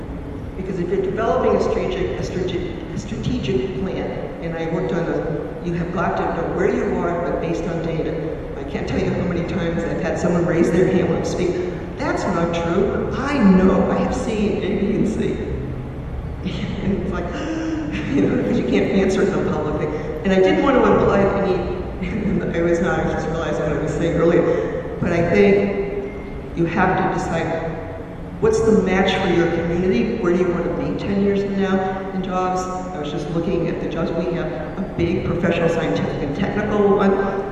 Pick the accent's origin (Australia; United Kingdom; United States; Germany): United States; Waltham, Massachusetts; also born or lived in California; I am a native of Waltham, Massachusetts. We moved back here from California.